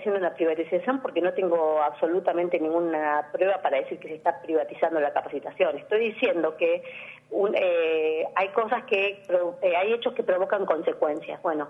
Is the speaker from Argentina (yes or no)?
yes; Tandil, Buenos Aires Province, Argentina; yo soy de Tandil